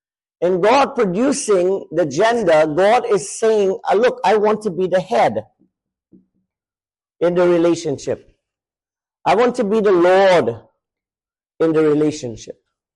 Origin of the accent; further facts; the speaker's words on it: India; Because notice, especially among the Indians, I'm Indian, you see, if you haven't noticed.